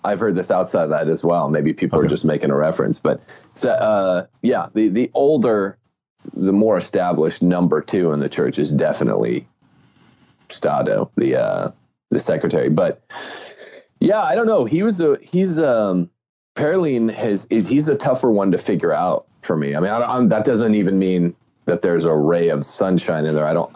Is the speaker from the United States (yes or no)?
no; Canada; Hey, I'm French Canadian. I'm a lib. I'm with you guys.